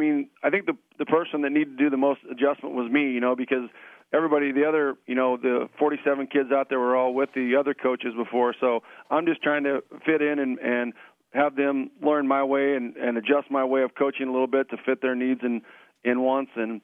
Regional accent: Ashland, United States; Yeah, I come from Ashland, where my wife still lives and works

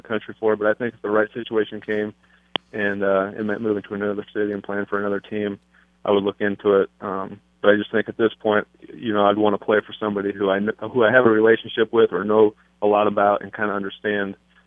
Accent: Midwest, United States; I mean, I'm from the Midwest, my wife's from the Midwest

